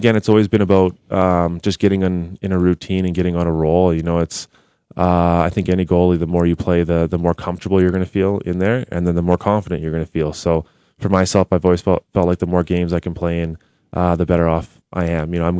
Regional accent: Calgary, Alberta, Canada; I'm from Calgary.

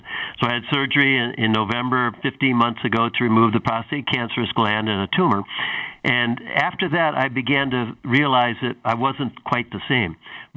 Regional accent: San Francisco, California, United States; I grew up in San Francisco. I watched Willie Mays.

